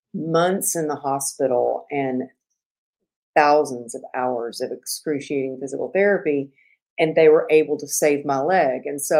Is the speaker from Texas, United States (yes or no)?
yes; Texas, United States; Maybe it was growing up in Texas and having my grandfather as a role model